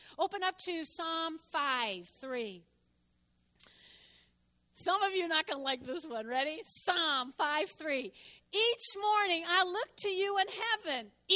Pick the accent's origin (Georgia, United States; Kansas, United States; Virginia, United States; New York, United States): New York, United States; Brooklyn; also born or lived in New Jersey / Oklahoma; Okay, I was born and raised in Brooklyn, okay, then moved to Jersey, then to Oklahoma, and here. Guess what my native language is? English.